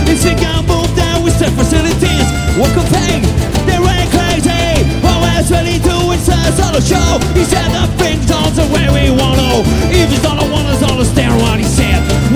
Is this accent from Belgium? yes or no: yes; Arlon, Luxembourg, Belgium; on vient du coin d'Arlon.